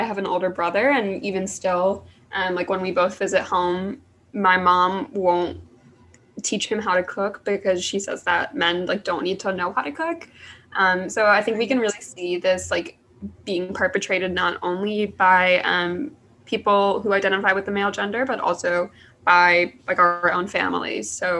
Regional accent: Alabama, United States; I am from Alabama. And I was the only brown girl at my high school.

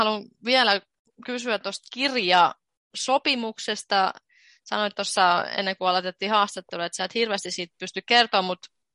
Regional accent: Estonia; Finnish is a second language; koska mä teen myös viroksi tätä podcastia ja mä oon itse Virosta

